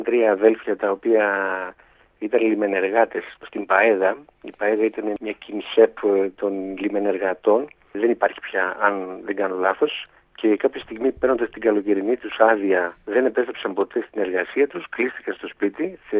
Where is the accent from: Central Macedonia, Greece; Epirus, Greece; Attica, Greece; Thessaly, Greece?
Central Macedonia, Greece; Triandria; Ναι, εγώ γεννήθηκα και μεγάλωσα στη Λαοκρατική Δημοκρατία της Τριανδρίας, έτσι που την αναφέρω και μέσα.